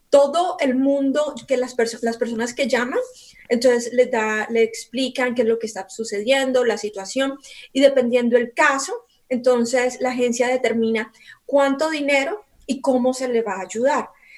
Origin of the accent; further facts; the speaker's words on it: Colombia; Tú sabes que yo soy colombiana